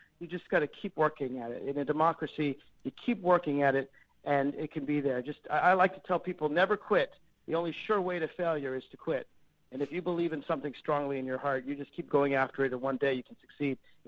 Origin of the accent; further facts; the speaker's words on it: Tennessee, United States; I had to write several laws for my home state of Tennessee